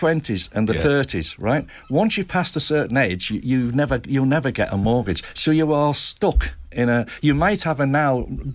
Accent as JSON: {"language": "English", "town": "St Helens", "region": "North West England", "country": "United Kingdom", "tie": "born or raised there", "lives_now": "Isle of Man", "said": "when I was a teenager and I was brought up in St Helens, just outside Merseyside"}